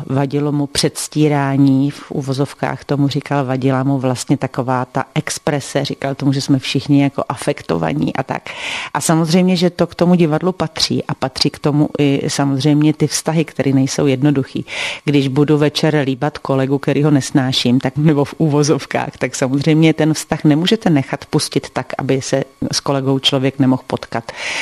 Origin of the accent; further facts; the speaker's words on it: South Moravian Region, Czechia; now in South Bohemia, Czech Republic; já jsem Moravačka, taková bodrá z Jižní Moravy.